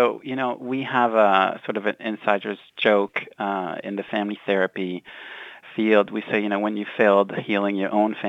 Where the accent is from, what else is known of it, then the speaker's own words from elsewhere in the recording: Belgium; we'd live near like a little bridge and sort of very kind of nice neighborhood area downtown in my hometown in Belgium.